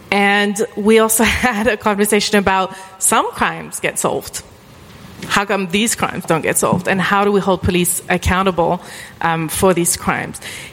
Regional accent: France; I'm from France. I'm honored to be with you today.

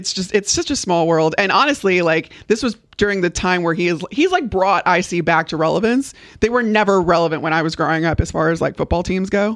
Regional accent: Elmhurst, United States; he lived in Elmhurst, I was from Elmhurst

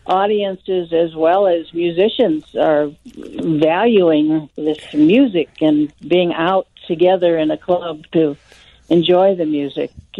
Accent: Chicago, Illinois, United States; Yes, absolutely. It's my hometown, born and raised.

